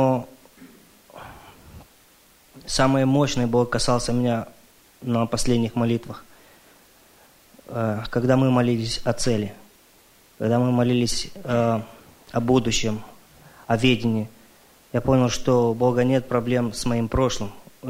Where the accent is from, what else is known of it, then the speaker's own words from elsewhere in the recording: Canada; я из Канады.